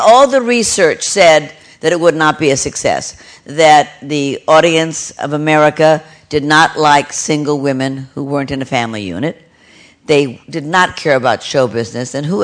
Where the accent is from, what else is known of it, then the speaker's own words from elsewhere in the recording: Beverly Hills, California, United States; I grew up in Beverly Hills, which you might as well be a shtetl